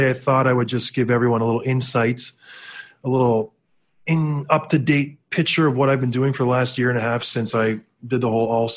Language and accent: English; Traverse City, Michigan, United States; I went back to my hometown in Traverse City, Michigan